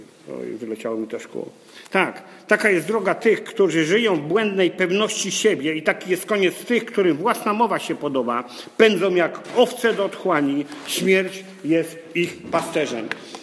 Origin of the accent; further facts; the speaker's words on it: Kutno, Łódź Voivodeship, Poland; Urodziłem się w bogatej rodzinie. Moi rodzice byli jednymi z najbogatszych ludzi w Kutnie.